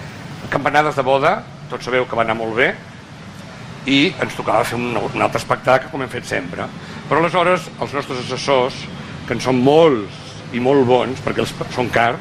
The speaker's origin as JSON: {"language": "Catalan", "town": "Sitges", "region": "Catalonia", "country": "Spain", "said": "som de Sitges"}